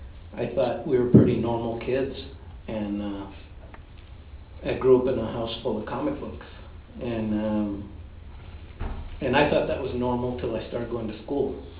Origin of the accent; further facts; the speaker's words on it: Oxnard, California, United States; born there; I was born in Oxnard, California in 1959. Oxnard was this kind of small town, kind of north of LA.